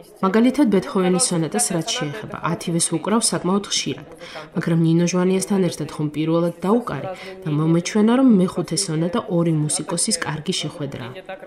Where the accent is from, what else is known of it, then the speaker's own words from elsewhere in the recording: Russia; Georgian is a second language; ვინაიდან რუსეთიდან ვარ და ვმოგზაურობ